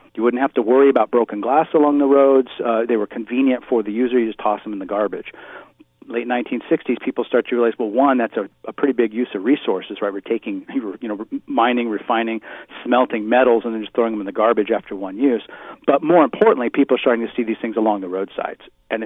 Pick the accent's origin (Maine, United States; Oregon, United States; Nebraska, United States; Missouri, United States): Oregon, United States; as a teen growing up in Oregon in the 70s, if I needed a buck or two, I'd go out and walk down the road and pick up some bottles or cans